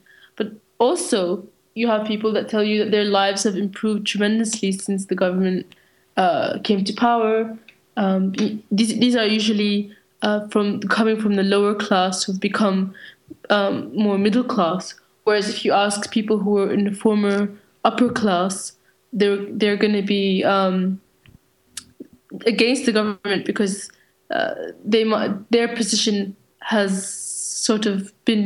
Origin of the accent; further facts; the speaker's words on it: Damascus, Damascus Governorate, Syria; I have lived there when I was young, and I have also lived there for several months, 2 years ago. I come from the Damascus area.